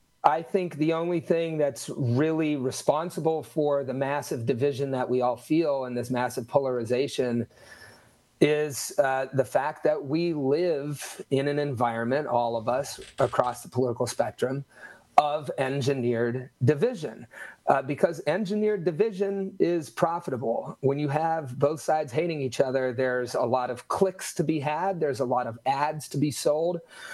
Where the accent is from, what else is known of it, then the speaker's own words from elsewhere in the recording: Ohio Valley, United States; I grew up in the Ohio Valley.